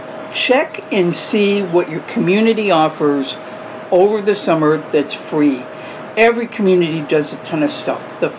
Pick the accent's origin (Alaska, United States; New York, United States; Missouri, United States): Missouri, United States; St. Louis; now in Southern California, United States; Even though I live in SoCal now, I grew up in St. Louis, so we'd go to the Lake of the Ozarks when I was really little.